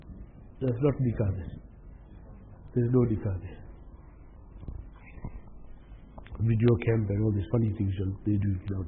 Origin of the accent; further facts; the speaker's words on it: India; We are Indian. Basically, we are Indian.